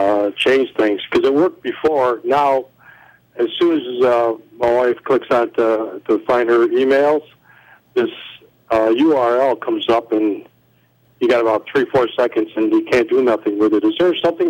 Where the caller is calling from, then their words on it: Ontario, Canada; Call from Ontario.